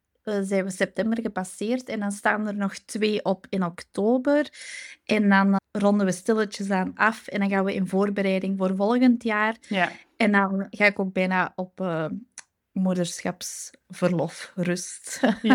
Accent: Flanders, Belgium; accent: Flemish; ik kom uit België. Dus sorry voor mijn Vlaams sappig accent.

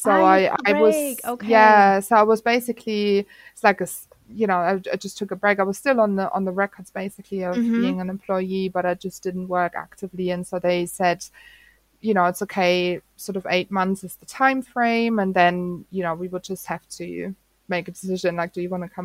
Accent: Hamburg, Germany; now in London, United Kingdom; So I am originally from Hamburg in Germany.

